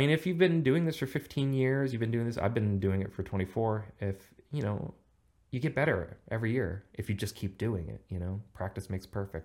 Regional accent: United States; I had considered them, actually, because I grew up right outside New York City.

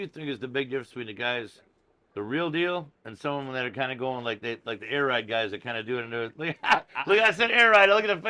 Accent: Milwaukee, Wisconsin, United States; I told you, like, we're from Milwaukee, Wisconsin.

